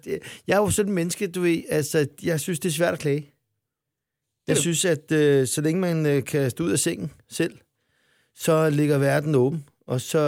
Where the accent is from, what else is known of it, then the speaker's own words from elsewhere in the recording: Solrød, Zealand, Denmark; jeg var fra Solrød.